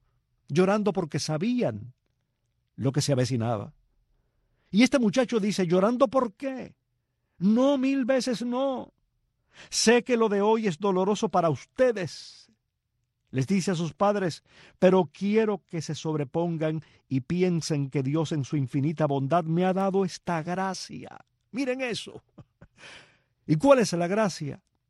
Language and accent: Spanish; Havana, Cuba; somos tres de La Habana